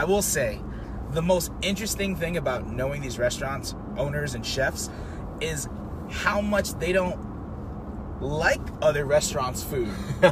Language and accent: English; New York, United States; I'm a kid from New York, New Jersey. I didn't come from this good high-end food. I came from, like, mother's cooking, Filipino, Puerto Rican food.